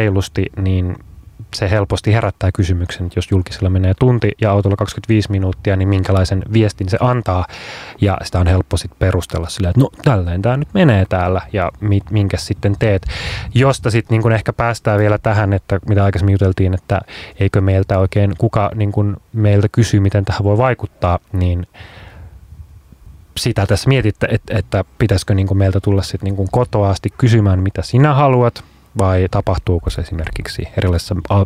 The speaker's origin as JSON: {"language": "Finnish", "town": "Espoo", "region": "Uusimaa", "country": "Finland", "tie": "born or raised there", "said": "tuolta rakkaasta entisestä kotikaupungistani Espoosta"}